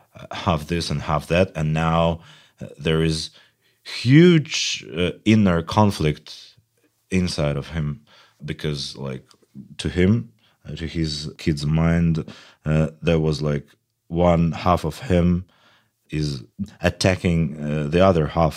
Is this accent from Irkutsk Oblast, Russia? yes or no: yes; Irkutsk, Irkutsk Oblast, Russia; because I was born and raised in Siberia, in Irkutsk, and this is not like a big cultural center.